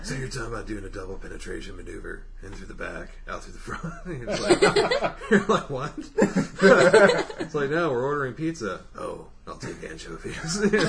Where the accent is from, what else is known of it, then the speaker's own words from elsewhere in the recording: United States; And then I got up and I did my laundry. Because I'm an American.